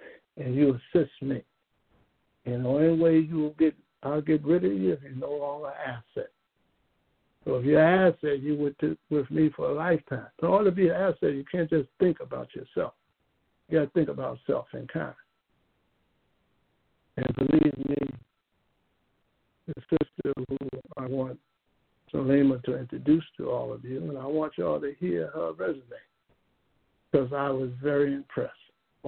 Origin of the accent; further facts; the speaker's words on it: United States; whoa, I love that I'm American.